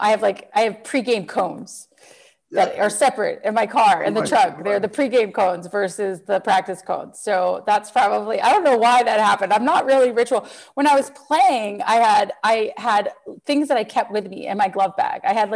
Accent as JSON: {"language": "English", "town": "Reston", "region": "Virginia", "country": "United States", "tie": "born or raised there", "said": "I grew up in Reston, which was this urban planning central area of the United States, the first planned community."}